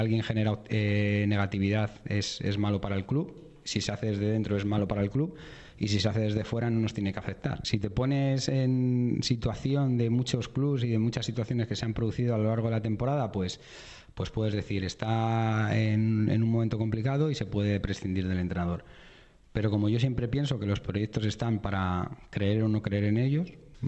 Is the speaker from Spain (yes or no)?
yes; Vallecas, Community of Madrid, Spain; soy de Vallecas, de que soy rayista